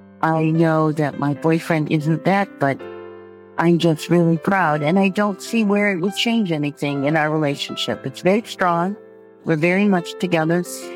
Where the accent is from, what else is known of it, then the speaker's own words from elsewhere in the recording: Milwaukee, Wisconsin, United States; I'm from Milwaukee, Wisconsin.